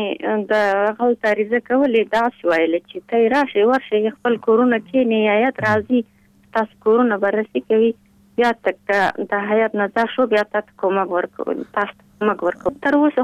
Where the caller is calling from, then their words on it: Lashkar Gah, Helmand, Afghanistan; دا په لخمري